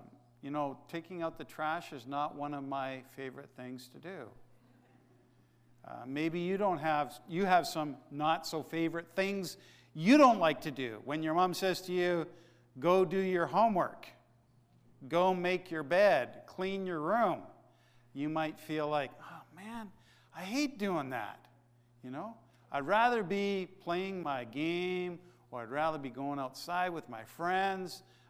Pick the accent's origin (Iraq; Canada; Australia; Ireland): Canada; No, we are Canadian. We are Canadian.